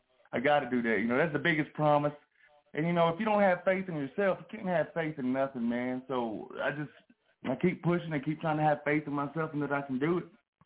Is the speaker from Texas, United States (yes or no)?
yes; Dallas, Texas, United States; Well, originally I'm from Dallas, Texas. You know, born and raised.